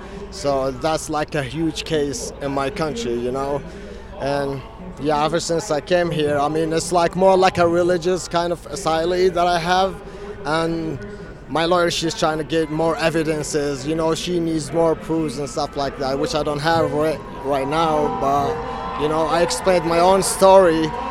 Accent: Kuwait; English is a second language; now in Denver, United States; I'm from Kuwait. Moved here 4 years ago almost. And I have family here in Denver.

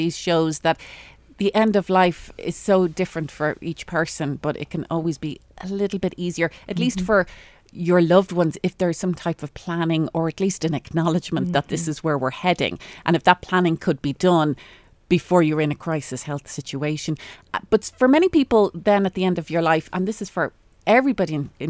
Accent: Ireland; accent: Irish; It's hard for me with my Irish accent.

